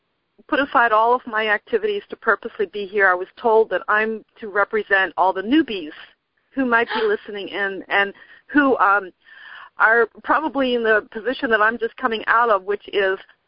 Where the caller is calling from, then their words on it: Pennsylvania, United States; I'm calling from near Philadelphia in Pennsylvania, USA.